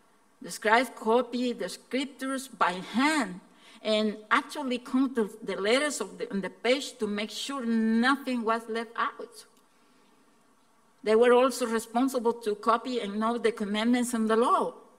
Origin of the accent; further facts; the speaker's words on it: Guatemala; first language Spanish; English is a second language; I am from Guatemala, and what else I can tell you?